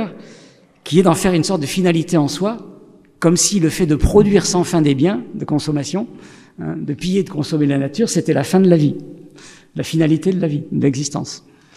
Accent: Nice, Provence-Alpes-Côte d'Azur, France; now in Lyon, France; je suis un Niçois d'origine

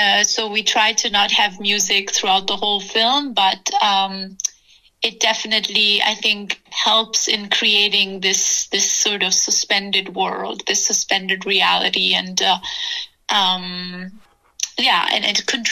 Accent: Turin, Piedmont, Italy; English is a second language; I love that it's home. It's where we shot the movie. It's where I grew up in Italy.

